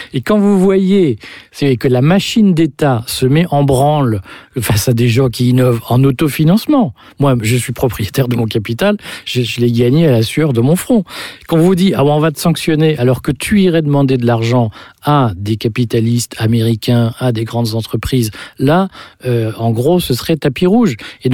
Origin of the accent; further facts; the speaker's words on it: Flanders, Belgium; Alors, moi je suis flamand